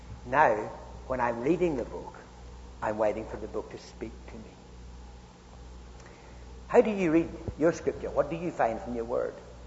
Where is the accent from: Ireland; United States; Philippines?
Ireland; if you go over to where I was brought up in Ireland, you can walk along on Sunday morning